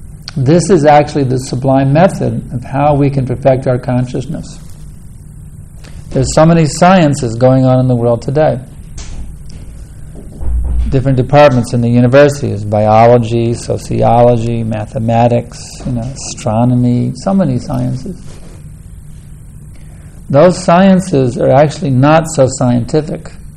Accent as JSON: {"language": "English", "region": "Texas", "country": "United States", "said": "In Texas, we have a saying. I come from Texas. I feel it's home because Prabhupada told me to preach in Texas."}